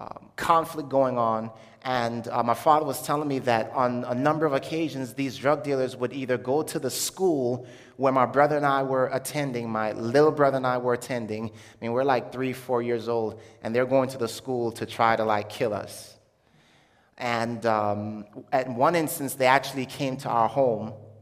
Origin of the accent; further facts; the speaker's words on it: Jamaica; born there; I was born in Jamaica. That does not mean that I was void. And I'm just telling you, I was born in Jamaica.